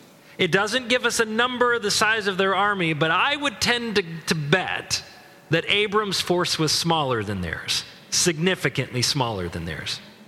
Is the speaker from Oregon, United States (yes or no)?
yes; Salem, Oregon, United States; born there; And I'm thrilled because I was born in Salem. He was not the king of Salem, Oregon.